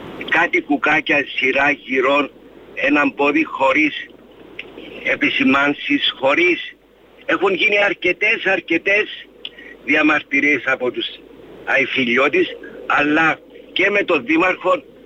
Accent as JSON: {"language": "Greek", "country": "Greece", "tie": "born or raised there", "said": "επειδή μεγαλώσαμε στην Αγία Φύλλα"}